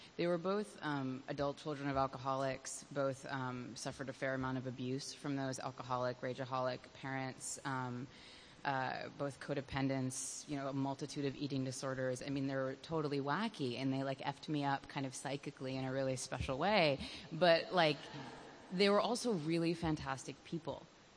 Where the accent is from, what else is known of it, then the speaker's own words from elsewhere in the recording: New York City, New York, United States; And I grew up in New York City. I was a really sensitive kid.